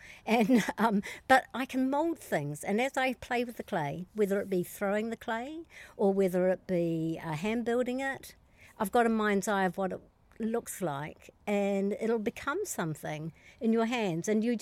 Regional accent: New Zealand; Well, I'm a New Zealander.

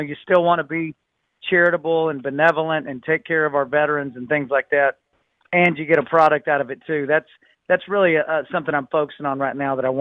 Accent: Amarillo, Texas, United States; And then there's my hometown is Amarillo, Texas. So I've always been kind of a spicy guy.

